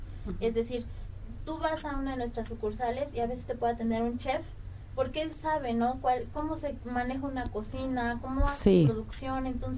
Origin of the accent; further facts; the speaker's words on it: Mexico; A mí, en las oportunidades que he podido salir, sí me ha tocado el de mexicana, sí